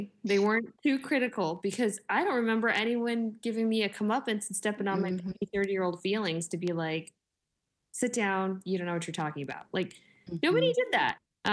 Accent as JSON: {"language": "English", "town": "Albuquerque", "region": "New Mexico", "country": "United States", "tie": "born or raised there", "also_born_or_lived": "Minneapolis", "said": "Like, I grew up in Albuquerque. I don't know anyone in Albuquerque. Well, Minneapolis is sort of my community, but I live out here."}